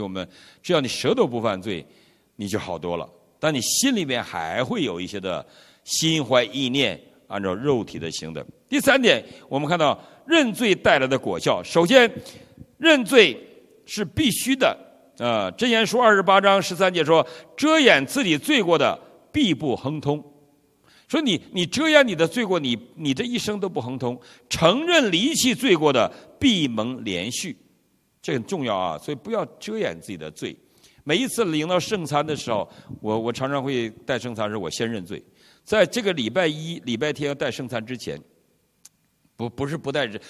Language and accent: Chinese; Northeast China, China; 我们在我老家东北，我们的地不是地毯，我们也没有地板，我们是土地